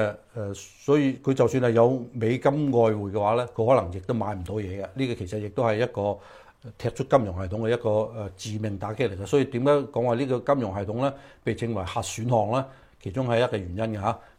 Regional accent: China; 就其實係害我哋中國人民嘅

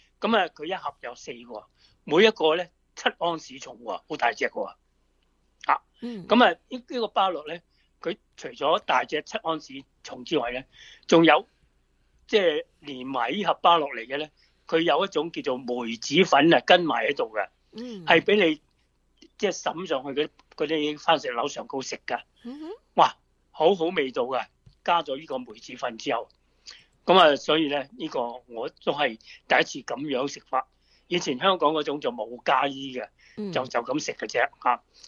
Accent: Guangdong, China; 我哋廣東人叫嘅

